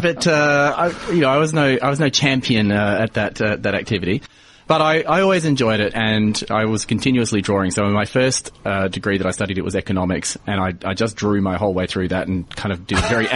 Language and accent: English; Adelaide, South Australia, Australia; I grew up in Adelaide as well.